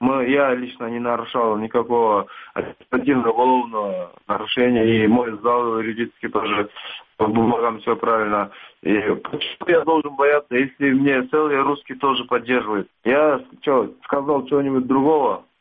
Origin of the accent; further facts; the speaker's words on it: Kyrgyzstan; now in Moscow, Russia; Потому что в нашей родине, я не могу как бы сказать, да, что все живут хорошо. Есть люди, которые живут хорошо, а есть люди, которые не хватает за просто за хлеб. И вот все мои земляки, и мои вот тех, кто в основном кыргызы